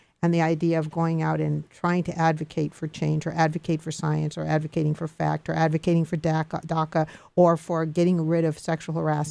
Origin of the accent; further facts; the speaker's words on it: Chicago, Illinois, United States; I remember that very well, growing up in Chicago, and then going with my father, we would go to different legislative offices